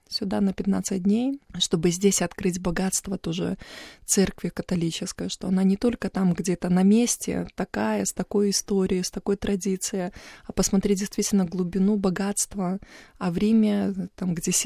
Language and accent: Russian; Belarus; это у нас в Беларуси мы проводили, правда, с Беларуси ездили в Польшу или там в Германию, в разные страны.